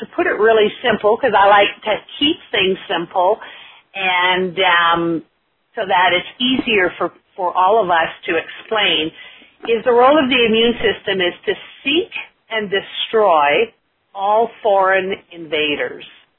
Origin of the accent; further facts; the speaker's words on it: Beaumont, Alberta, Canada; I am from Beaumont, Alberta, Canada, but right now I'm in St. George, and this is where we spend our winters.